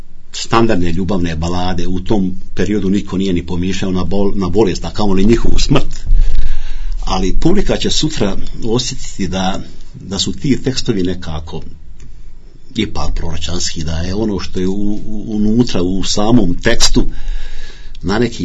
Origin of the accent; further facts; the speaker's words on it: Vareš, Federation of Bosnia and Herzegovina, Bosnia & Herzegovina; Apsolutno, ja sam iz Vreša, svi su oni iz Vreša.